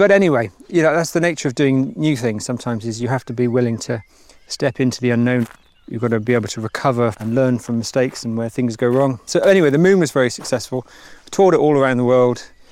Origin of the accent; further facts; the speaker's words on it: Bristol, South West England, United Kingdom; I'm from Bristol. Bristol's got the second highest tidal range in the world there.